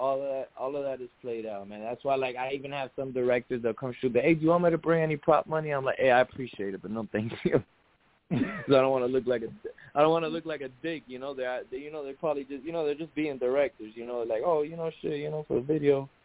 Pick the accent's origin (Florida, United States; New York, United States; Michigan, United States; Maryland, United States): Florida, United States; Like, look, I'm from Florida.